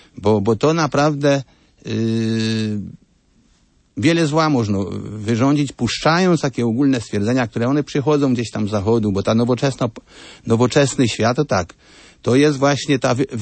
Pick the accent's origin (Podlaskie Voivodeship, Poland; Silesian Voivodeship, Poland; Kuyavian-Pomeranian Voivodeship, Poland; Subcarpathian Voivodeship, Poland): Subcarpathian Voivodeship, Poland; A tradycja u nas na Podkarpaciu przykładowo to właśnie było rodziny wielodzietne.